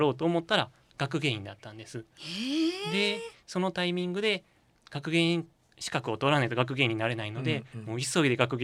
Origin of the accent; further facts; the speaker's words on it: Fujiidera, Osaka, Japan; 大阪の藤井寺の出身になります